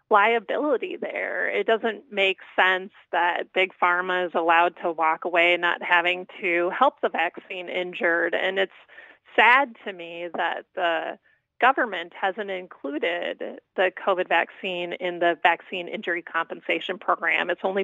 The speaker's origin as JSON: {"language": "English", "region": "Minnesota", "country": "United States", "said": "And that's why I know I'm from Minnesota and … wears purple and the Vikings are purple."}